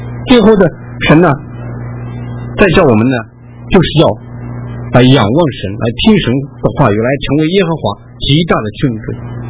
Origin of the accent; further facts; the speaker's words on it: China; 也颠覆了我们中国人的观念。我们中国人观念做君王的那是高高在上享受一切荣华富贵